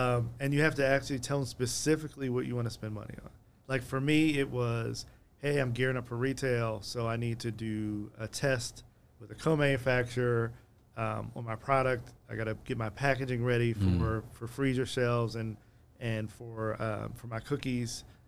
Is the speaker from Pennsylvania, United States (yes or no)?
yes; Philadelphia, Pennsylvania, United States; The Bucks are, and I'm saying this, as a Philadelphian, right?